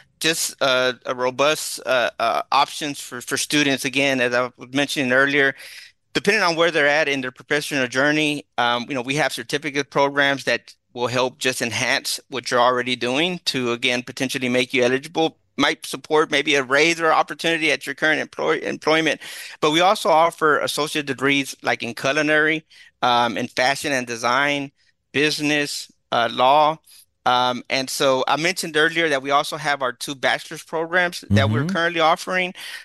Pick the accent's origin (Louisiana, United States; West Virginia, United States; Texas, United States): Texas, United States; Dallas; I'm from West Dallas.